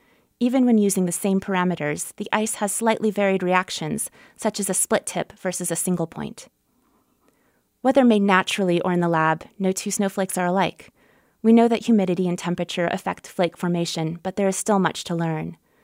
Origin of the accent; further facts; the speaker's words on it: Hillsboro, Oregon, United States; now in Montana, United States; I am from Hillsboro, Oregon, where the snow falls in wet, indistinguishable clumps. When I moved to Montana, I immediately noticed a difference.